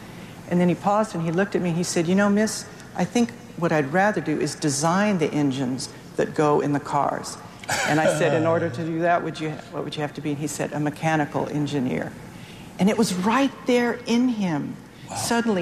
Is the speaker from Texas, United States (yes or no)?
yes; El Paso, Texas, United States; We were working with a group of 17 first offenders in El Paso, Texas, which is my hometown.